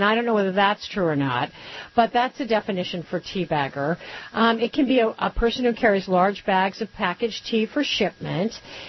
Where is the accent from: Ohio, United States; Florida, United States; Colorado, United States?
Colorado, United States; Nunn; Because I'm from Nunn, Colorado, man.